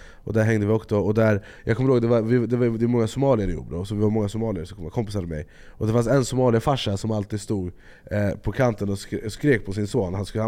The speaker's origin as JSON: {"language": "Swedish", "town": "Jordbro", "region": "Stockholm County", "country": "Sweden", "tie": "born or raised there", "said": "jag är uppvuxen i Jordbro, som är en förort. Idag är den absolut vad man kallar för ett utsatt område."}